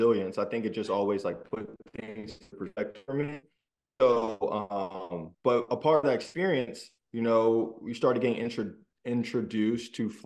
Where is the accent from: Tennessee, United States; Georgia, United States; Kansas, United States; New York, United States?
Georgia, United States; Atlanta; So, you know, growing up in Atlanta, it's obviously a Delta hub and has been for a long time.